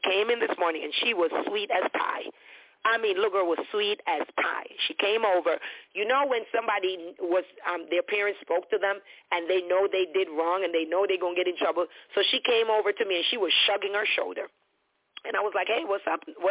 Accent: Jamaica; We're Jamaican, right? Our reflex are really, really quick.

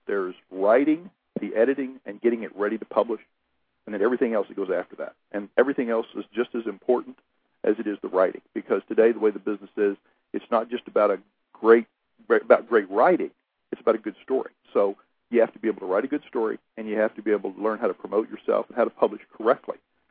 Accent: Oklahoma, United States; Well, I was born in Oklahoma, educated in Oklahoma to a blue-collar family, started selling books right out of college

